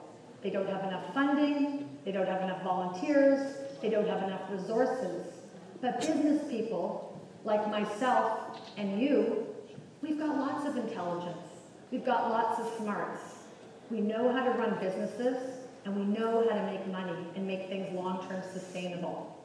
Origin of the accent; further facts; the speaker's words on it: Canada; I'm from Canada.